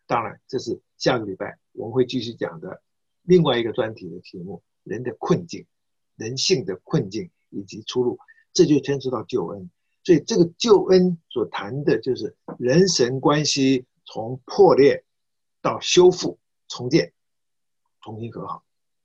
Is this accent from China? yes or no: yes; China; 我们中国人也是凡事很敬畏鬼神的